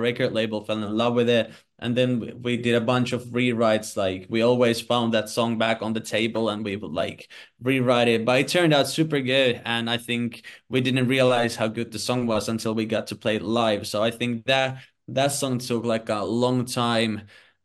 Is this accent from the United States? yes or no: no; Finland; English is a second language; We're from Finland. English is not our native language.